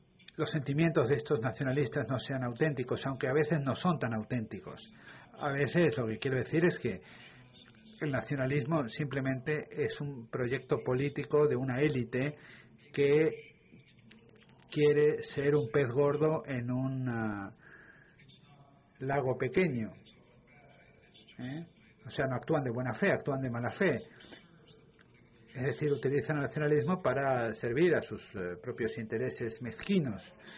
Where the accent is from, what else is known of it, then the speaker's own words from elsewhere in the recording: Canada; Yo soy un canadiense inglés que hablo francés, y espero que podamos hablar francés, y el hecho de que hablo francés pues es parte de quién soy. No es solamente una competencia lingüística, es parte de mi identidad social y mi identidad política. Y mi familia está enterrada en Quebec.